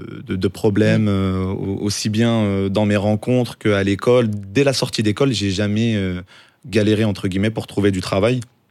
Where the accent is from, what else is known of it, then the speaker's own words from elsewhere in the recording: France; Exactement, je suis né ici